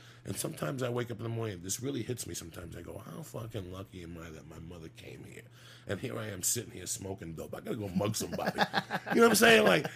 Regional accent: Cuba; now in United States; Because I didn't leave Cuba crying. We moved here. I woke up on 89th Street and Riverside Drive.

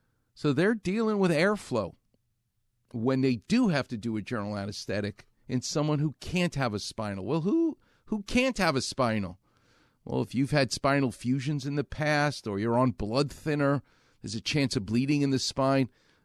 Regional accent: New York, United States; as they say in California, and I'm from New York, you're very chill.

